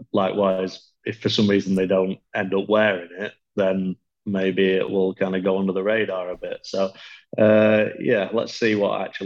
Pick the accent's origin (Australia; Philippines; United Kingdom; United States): United Kingdom; England; as an Englishman